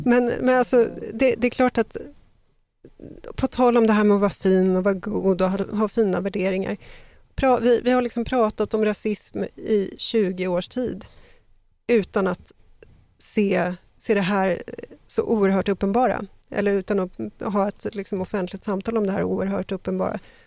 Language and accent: Swedish; Sweden; Jag menar, vi har vant oss för att leva under terrorhot därför att vi är svenskar.